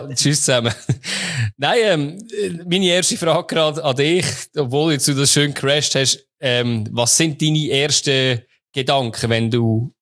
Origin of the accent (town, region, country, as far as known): Switzerland; born or raised there